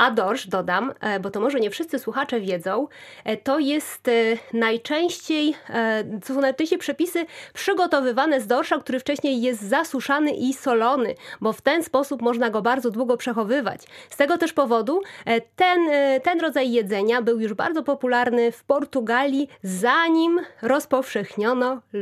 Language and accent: Polish; Lublin, Lublin Voivodeship, Poland; Pochodzę z Lublina, tutaj się urodziłam, tutaj się wychowałam